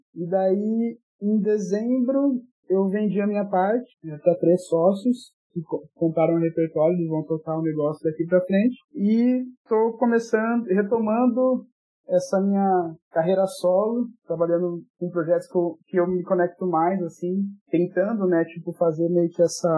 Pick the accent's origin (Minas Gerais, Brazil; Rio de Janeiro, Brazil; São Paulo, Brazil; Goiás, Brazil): São Paulo, Brazil; now in Maringá, Brazil; sou designer, sou ilustrador. Estou atualmente em Maringá, no Paraná. Eu sou de São Paulo, mas vim pra cá em 2009 para começar design, onde eu fui estadual daqui de Maringá. E aqui eu fiquei.